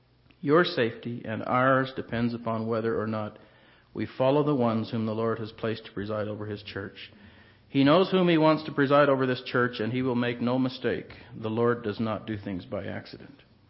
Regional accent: Arizona, United States; Even today, as you drive up and down the Gila River Valley in my hometown, careful observation reveals tons of earth, cable, steel, wire, and cement

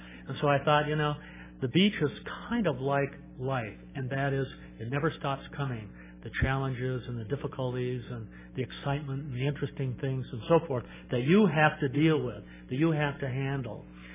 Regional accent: California, United States; I grew up in Southern California, and one of the things I really loved about living there was the beaches.

